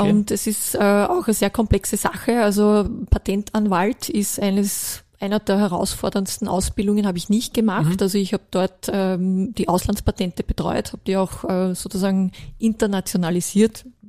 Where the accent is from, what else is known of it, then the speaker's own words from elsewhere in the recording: Austria; haben wir auch wirklich ganz, ganz tolle Ärzte da bei uns in Österreich.